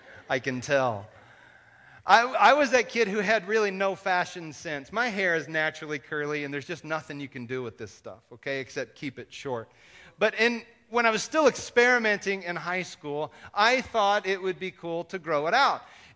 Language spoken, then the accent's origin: English; Kansas, United States; I grew up in Kansas, but this place in eastern New Mexico was flatter than any spot in Kansas I had seen.